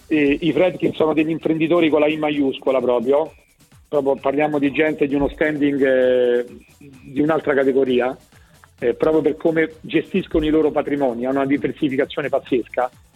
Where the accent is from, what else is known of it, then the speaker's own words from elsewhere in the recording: Rome, Lazio, Italy; anche se io sono romano, devo riconoscere, vivo a Milano 3 volte a settimana